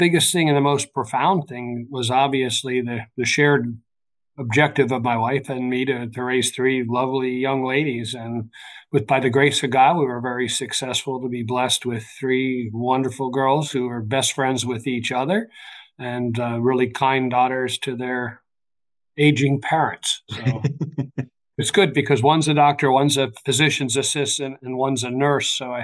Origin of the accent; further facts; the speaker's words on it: New York, United States; born there; moved away; also born or lived in Dallas, Texas; Well, I was actually born in Westchester County, New York. That's just north of the Bronx.